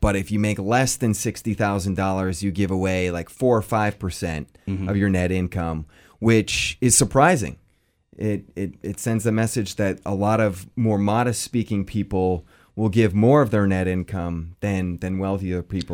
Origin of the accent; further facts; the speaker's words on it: Boston, Massachusetts, United States; now in San Diego, United States; I grew up in Boston. I moved out to San Diego about 15 years ago